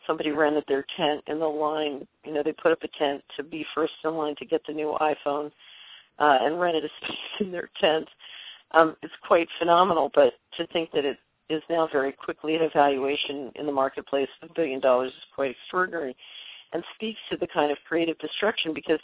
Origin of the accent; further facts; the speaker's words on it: Philadelphia, Pennsylvania, United States; also born or lived in New York; You can tell I grew up in Philadelphia and lived in New York.